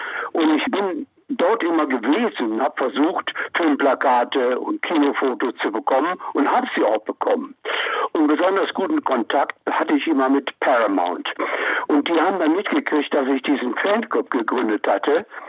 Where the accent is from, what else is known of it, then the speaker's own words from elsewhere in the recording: Düsseldorf, North Rhine-Westphalia, Germany; ich bin in Düsseldorf groß geworden